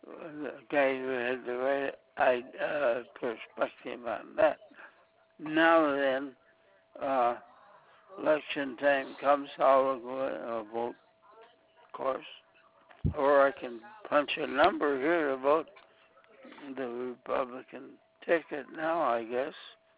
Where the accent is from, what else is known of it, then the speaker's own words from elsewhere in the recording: Fraser, Minnesota, United States; My hometown, that's up in Fraser, Minnesota